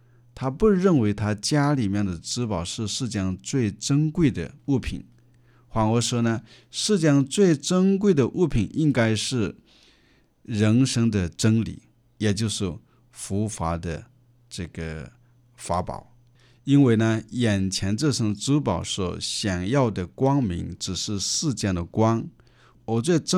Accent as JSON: {"language": "Chinese", "country": "China", "said": "他的全名叫达摩祖师，我们中国人很喜欢叫达摩"}